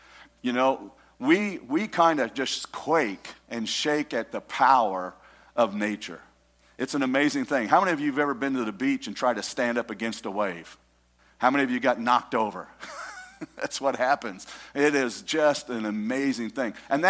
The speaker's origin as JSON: {"language": "English", "region": "East Coast", "country": "United States", "tie": "born there", "said": "I lived on the West Coast. I was born on the East Coast. I've been everywhere. My dad was in the Navy."}